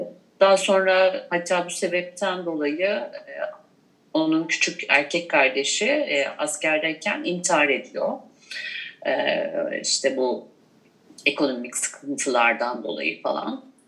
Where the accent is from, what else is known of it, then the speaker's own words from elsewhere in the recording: Bergama, İzmir, Turkey; Ben 1974 yılında Bergama'da, İzmir'in bir ilçesinde doğdum. Liseden mezun olana kadar, üniversite çağına kadar hep Bergama'da yaşadım. Ara ara ben İzmir'e gelip gittim, işte dershane amaçlı. Bergama'da işte bütün ergenliğim falan orada geçti.